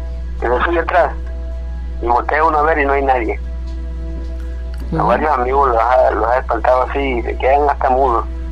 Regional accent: Guatemala; moved away; yo soy de Guatemala, no soy de aquí. Que he andado caminando por diferentes lugares. Ya aquí me establecí porque aquí tengo mi familia.

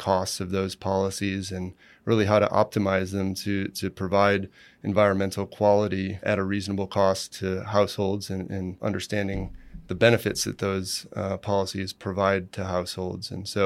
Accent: Rochester, New York, United States; now in Colorado, United States; which is a bit closer to my hometown of Rochester, New York, where I grew up.

